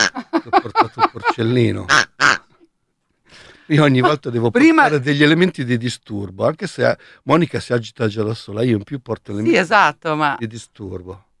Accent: Busto Arsizio, Lombardy, Italy; moved away as an adult; io sono nato a Busto Arsizio, sono vissuto lì fino ai 32 anni

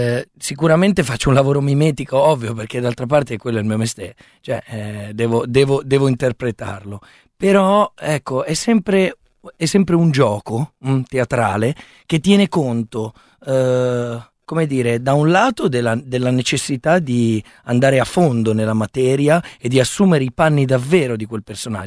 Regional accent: Milan, Lombardy, Italy; io vengo dalla Barona, quindi quindi sono, in quanto ragazzo della Barona, ogni tanto ho delle espressioni facciali e comportamentali

